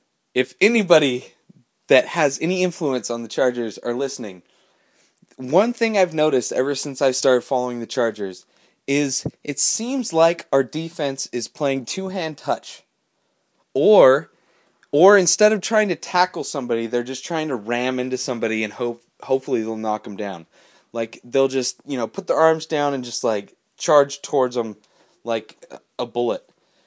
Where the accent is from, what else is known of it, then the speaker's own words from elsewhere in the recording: Palm Springs, California, United States; now in San Diego, United States; I grew up in the Palm Desert, Palm Springs area, so there's no professional football team there.